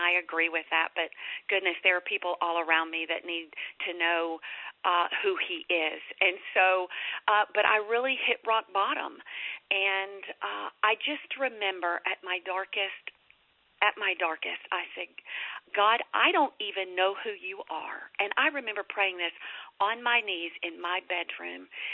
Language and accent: English; Alabama, United States; You know, I grew up in the Bible Belt. As a matter of fact, I'm from North Alabama, and we're considered the buckle of the Bible Belt.